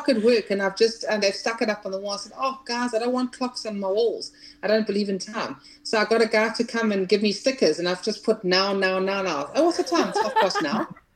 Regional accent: Eswatini; from Swaziland in Africa, the smallest country, I think, in the world. We have a king with 17 wives, so you can just imagine.

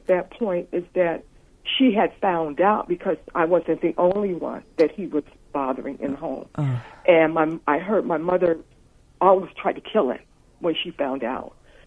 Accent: Oakland, California, United States; we were living in Oakland at the time. I was born in Oakland.

